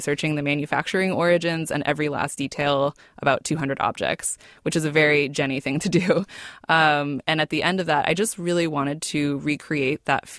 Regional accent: California, United States; So that's been a really amazing kind of journey for me, just because I'm from the Bay Area.

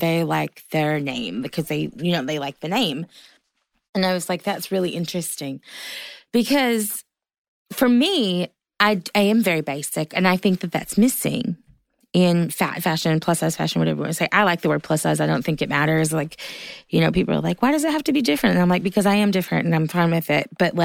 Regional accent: the South, United States; Like, I'm a Southerner too.

